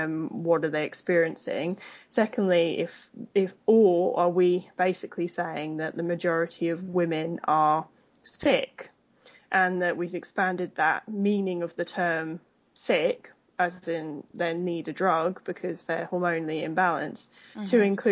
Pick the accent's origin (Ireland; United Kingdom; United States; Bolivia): United Kingdom; obviously, I'm British, if people hadn't picked up on that yet.